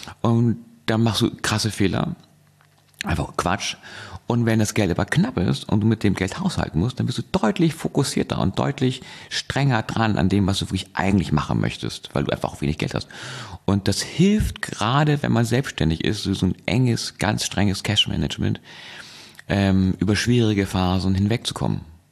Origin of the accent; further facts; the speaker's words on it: Hamburg, Germany; ich komme aus Hamburg, da kenne ich sowas nicht.